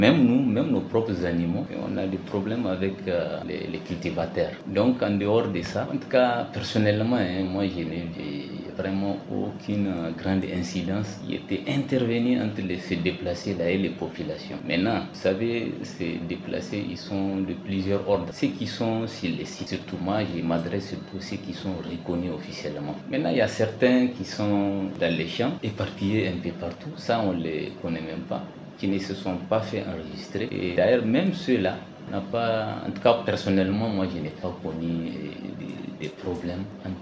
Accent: Niger; Et en tant que Nigérien

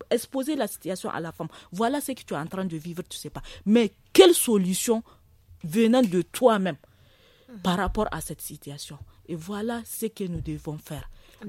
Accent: Niger; en tant que Nigérienne

